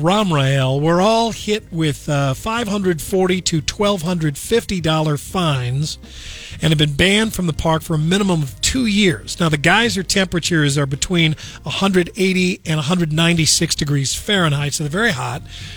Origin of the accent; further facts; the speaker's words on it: Missouri, United States; South Carolina, Louisiana, Alabama, Oklahoma, my home state of Missouri.